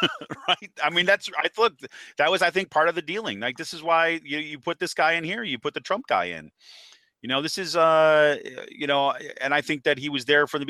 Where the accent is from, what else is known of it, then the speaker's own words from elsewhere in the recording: Utica, New York, United States; Look, I grew up in Utica, New York, right? Utica, New York is a mob town, right?